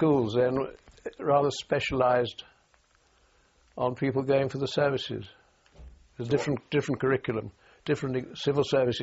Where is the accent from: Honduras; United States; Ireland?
Ireland; Dublin; What I'm trying to say is I'm still an Irishman, although I was born British.